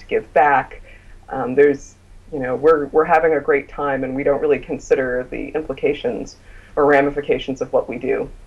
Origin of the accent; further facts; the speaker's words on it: San Francisco Bay Area, California, United States; I'm from the San Francisco Bay Area, and a lot of my friends are working in tech